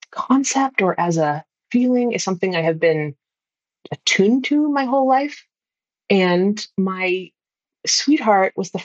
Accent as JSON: {"language": "English", "town": "Amherst", "region": "Massachusetts", "country": "United States", "tie": "born or raised there", "said": "And I grew up in Amherst, Massachusetts, which is the home of Emily Dickinson, and we heard them in school."}